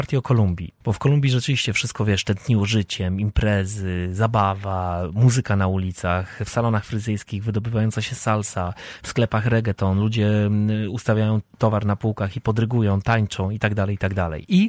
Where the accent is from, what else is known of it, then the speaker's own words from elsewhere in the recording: Praszka, Opole Voivodeship, Poland; Bo ja przypomnę, Tomku, że ja z Praszki jestem. No, chodzę z Praszki, tak. I właśnie tutaj mam i rodzinę, i babcię, i no, całą rodzinę moich wspaniałych rodziców